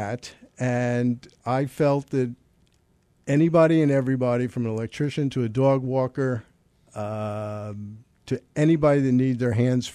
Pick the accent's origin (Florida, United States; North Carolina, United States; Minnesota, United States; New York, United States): New York, United States; Poughkeepsie; born there; Well, I was born in Poughkeepsie, New York